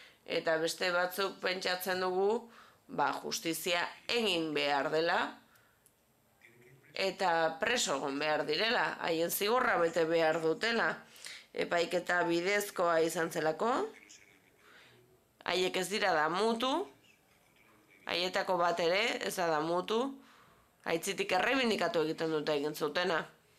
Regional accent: Chile; ni txiletarra naiz

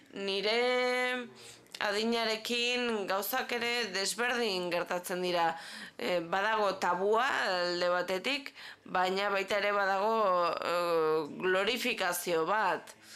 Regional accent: Belgium; Basque is a second language; Ni Belgikakoa naiz

